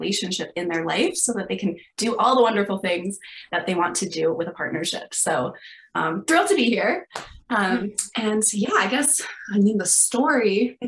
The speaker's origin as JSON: {"language": "English", "town": "Denver", "region": "Colorado", "country": "United States", "tie": "born or raised there", "said": "when I moved back to Denver, my hometown"}